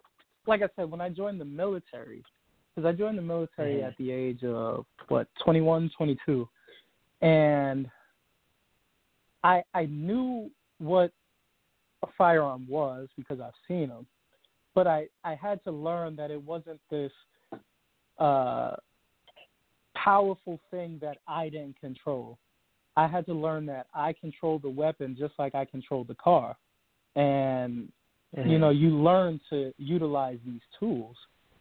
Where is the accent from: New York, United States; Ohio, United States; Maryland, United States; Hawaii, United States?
New York, United States; Brooklyn; Okay, so for me, you know, I grew up in New York City.